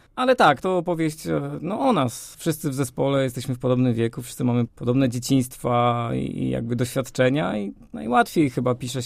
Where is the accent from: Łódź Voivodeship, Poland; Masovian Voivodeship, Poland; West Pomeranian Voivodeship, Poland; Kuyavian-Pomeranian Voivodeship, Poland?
Kuyavian-Pomeranian Voivodeship, Poland; Świecie; now in Toruń, Poland; ja osobiście nie pochodzę z Torunia, tylko ze Świecia, też średniej wielkości miasto, no ale przyjechałem tutaj na studia dawno temu, zostałem